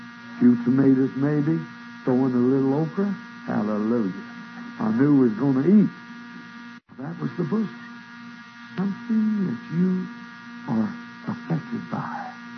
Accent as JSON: {"language": "English", "town": "Shawnee", "region": "Oklahoma", "country": "United States", "tie": "born there", "said": "And I remember my grandma, I was born in Shawnee, Oklahoma."}